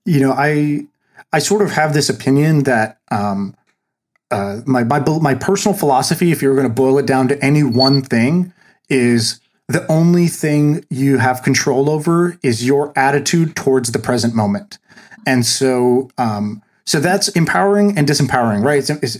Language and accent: English; Tulsa, Oklahoma, United States; born there; So I was born in Tulsa, Oklahoma, which is like, you know, not the most open minded and racially friendly place.